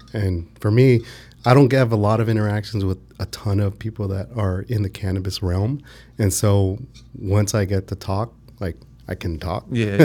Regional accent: Los Angeles, California, United States; Yeah, I was born and raised in L.A. I grew up in between Koreatown and Venice Beach.

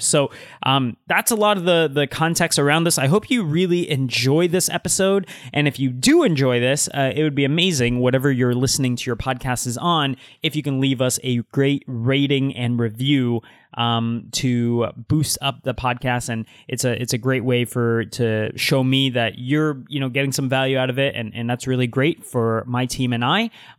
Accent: Toronto, Ontario, Canada; even though we're both originally from Toronto, we're not both all the time there.

